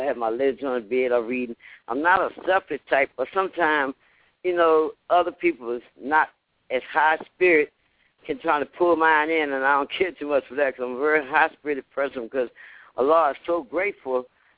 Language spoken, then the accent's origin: English; Washington, District of Columbia, United States; Yeah, I'm from Washington, D.C.